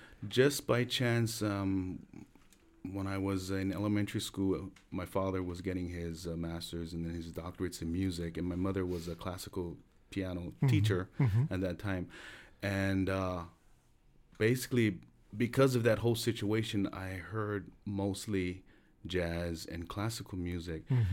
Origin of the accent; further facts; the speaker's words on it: Hawaii, United States; I look Hawaiian. Mm-hmm. I am Hawaiian.